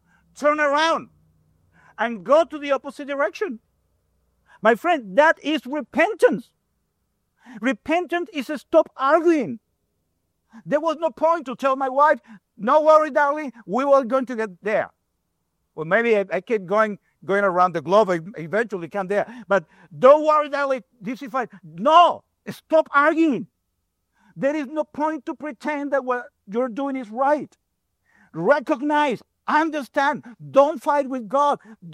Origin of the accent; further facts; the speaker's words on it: Venezuela; English is a second language; now in Australia; I grew up in Venezuela. We drive like here.